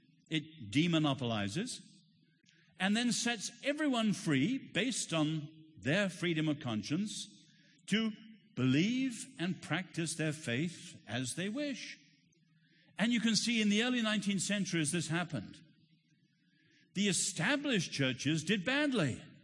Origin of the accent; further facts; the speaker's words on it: Ireland; also born or lived in Asia; But I know well when prejudice and hatred burst out into violence. I've seen it in Asia, where I was born and lived 10 years, and I know it in my home country, Ireland.